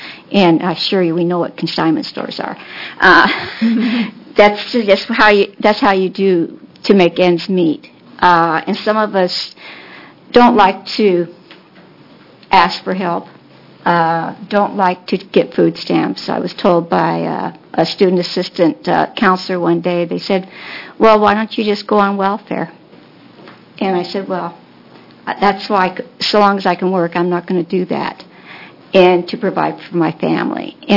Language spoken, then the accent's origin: English; Oregon, United States; I grew up here in Oregon on a small farm with 13 brothers and sisters